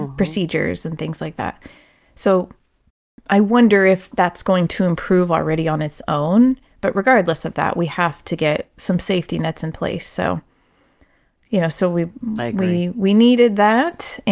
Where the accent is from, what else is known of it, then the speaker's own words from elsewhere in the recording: Brookings, United States; And I'm from Brookings, you know.